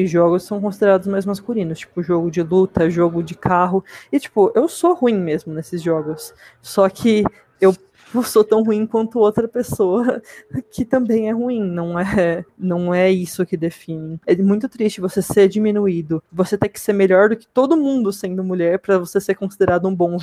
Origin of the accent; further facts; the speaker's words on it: São Paulo, Brazil; now in Americana, Brazil; Então eu me mudei de São Paulo, que eu vivi minha vida inteira até americana, só para estudar jogos.